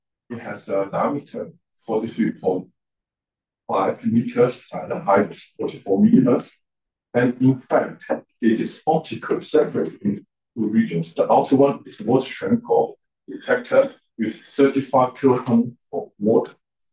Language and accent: English; Guangdong, China; English is a second language; And this is my hometown. So this whole area is the so-called Guangdong Hong Kong Macau Greater Bay Area